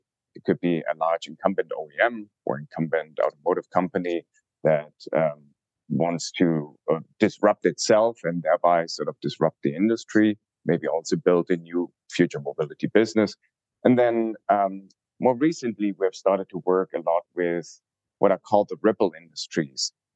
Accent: Munich, Bavaria, Germany; moved away as an adult; now in United States; originally I was born in Munich, and that's where I grew up and then went to college. And then about 10 years back, I came here to the U.S.

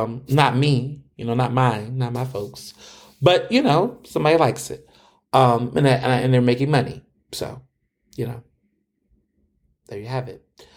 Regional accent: Houston, Texas, United States; now in Philadelphia, United States; And when I first came to Philly, you know, I'm from Houston. I have to remind you all. So I know barbecue.

